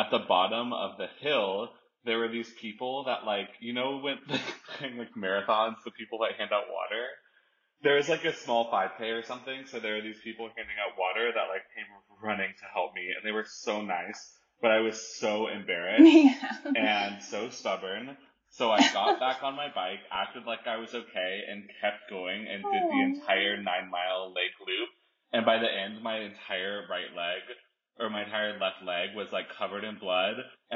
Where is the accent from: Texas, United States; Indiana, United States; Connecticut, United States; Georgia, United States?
Texas, United States; Dallas; I grew up in Dallas, Texas, and I grew up near this lake.